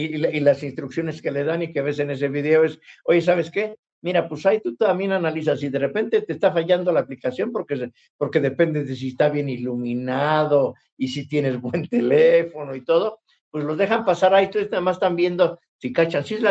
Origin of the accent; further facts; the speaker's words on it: Atlacomulco de Fabela, State of Mexico, Mexico; Yo soy de Atlacomulco de Favela. Se llama Atlacomulco de Favela.